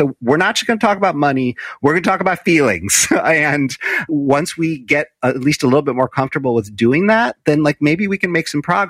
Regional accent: Chicago, Illinois, United States; The research only goes back 35 years or something like that, you know, to when I was growing up in Chicago.

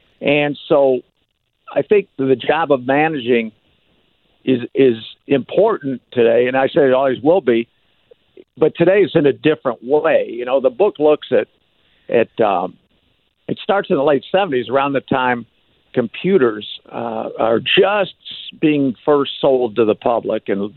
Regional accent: Michigan, United States; I remember growing up in Michigan

